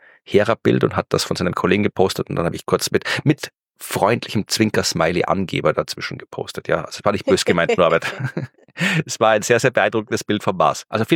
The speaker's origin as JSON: {"language": "German", "town": "Krems", "region": "Lower Austria", "country": "Austria", "tie": "born there", "said": "Krems, die Stadt, wo ich geboren bin und Wien, wo ich meine Doktorarbeit über Asteroidenanschläge geschrieben habe."}